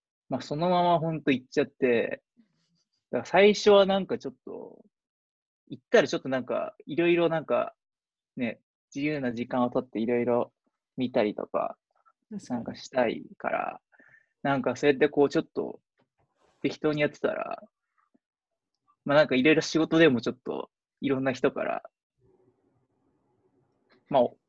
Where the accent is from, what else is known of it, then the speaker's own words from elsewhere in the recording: Sendai, Miyagi, Japan; 僕、宮城県仙台市出身なんですけど